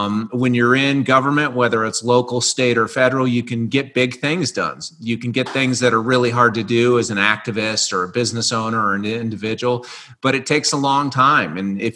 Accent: Midwest, United States; I grew up in the Midwest, so we used to climb on little limestone cliffs back there and go down to West Virginia to places like Seneca and the New River Gorge.

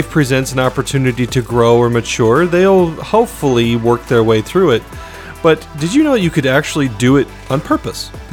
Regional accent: Phoenix, Arizona, United States; which was born and raised in Phoenix, Arizona, so hot as blazes is a relative term.

